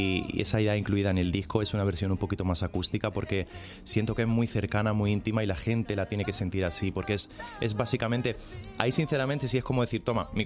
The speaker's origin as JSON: {"language": "Spanish", "town": "Granada", "region": "Andalusia", "country": "Spain", "said": "me recuerdan mucho a las cruces de mi tierra, de Granada, ¿no?"}